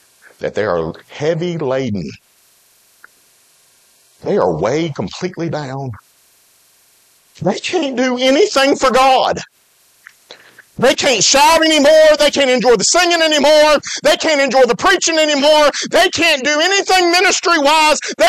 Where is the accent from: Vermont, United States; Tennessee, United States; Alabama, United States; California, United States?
Alabama, United States; Now, this is going to be deep because I'm from West Alabama.